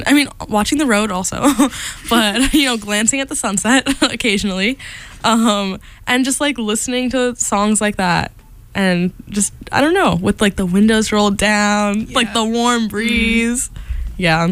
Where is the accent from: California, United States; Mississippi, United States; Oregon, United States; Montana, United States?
Oregon, United States; Portland; I'm going to be home in Portland. I don't know if I've talked about it, but I'm from Portland, Oregon.